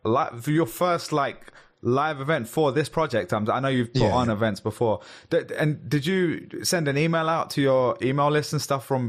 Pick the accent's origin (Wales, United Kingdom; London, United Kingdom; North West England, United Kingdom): London, United Kingdom; Obviously it comes from like Jamaica as well, but I'm saying like for me as a Londoner, that's where it comes from.